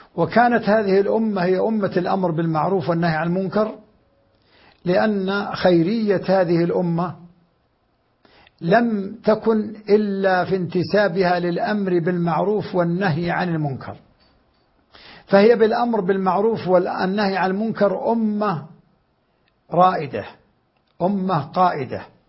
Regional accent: Saudi Arabia; ونحن في بلادنا المملكة العربية السعودية

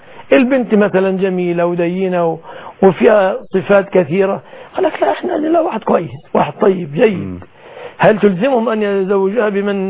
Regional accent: Egypt; أي ما عفوا الصداقة عندنا في مصر يتمثل في ثلاثة أشياء.

